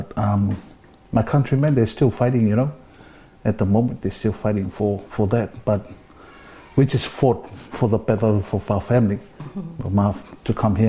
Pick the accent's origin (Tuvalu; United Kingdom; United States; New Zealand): Tuvalu; I'm coming from Tuvalu where we don't even have tax file numbers, you know, or a Medicare scheme. So to them, it's totally foreign.